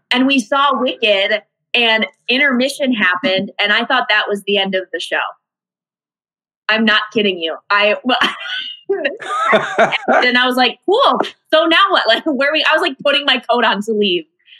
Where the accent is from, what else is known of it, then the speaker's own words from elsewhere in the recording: Iowa, United States; moved away as an adult; now in Chicago, United States; Chicago has been home for me for the last 5 years. I am originally from Iowa. That's where my parents are still. But I moved to Chicago after college